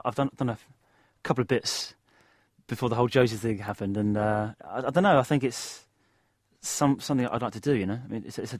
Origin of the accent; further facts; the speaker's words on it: East of England, United Kingdom; it was the first show that I saw as a kid. I was like 10 years old at the Cliffs Pavilion, my hometown.